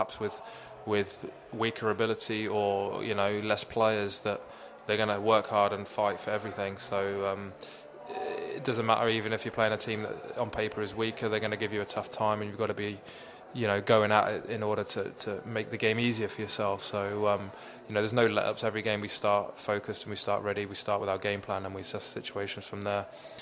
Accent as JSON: {"language": "English", "town": "Peterborough", "region": "Ontario", "country": "Canada", "tie": "born or raised there", "said": "So I'm fortunate that I get to play for a really good club here, which is my hometown in Peterborough."}